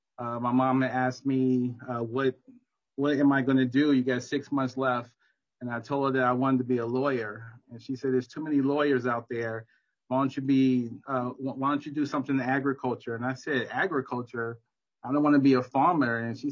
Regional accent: New York City, New York, United States; I grew up in New York City, five blocks from the Apollo Theater.

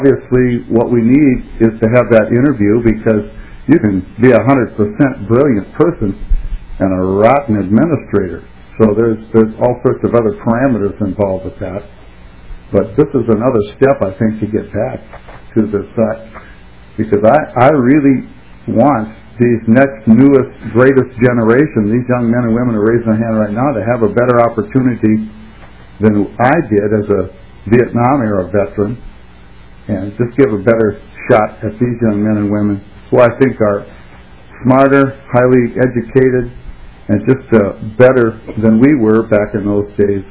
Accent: North Dakota, United States; moved away as an adult; I came back, went back to college, got my degrees, and came down to the Twin Cities. I was from North Dakota because there wasn't any jobs there.

